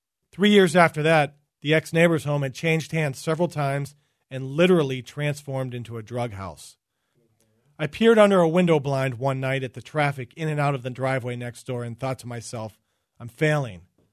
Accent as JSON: {"language": "English", "town": "Pittsburgh", "region": "Pennsylvania", "country": "United States", "tie": "born or raised there", "moved": "yes", "said": "We ditched it in a short sale and took a major credit hit, departing from my hometown, Pittsburgh."}